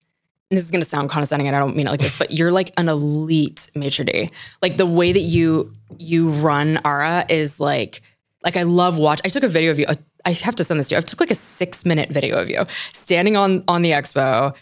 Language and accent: English; Germany; so I grew up in Germany and the commercials